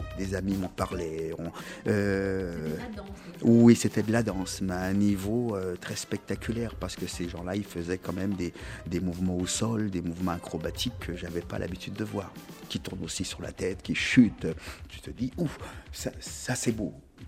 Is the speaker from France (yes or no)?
yes; Martinique, France; puisque je suis de culture caribéenne, je suis de la Martinique